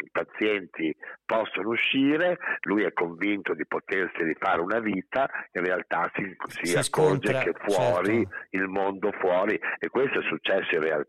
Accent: Emilia-Romagna, Italy; Perché essendo io romagnolo volevamo sì. ambientarlo appunto qui in Romagna.

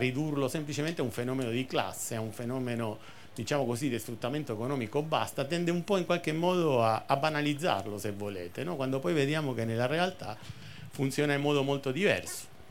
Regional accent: Argentina; io non sono italiano, sono argentino

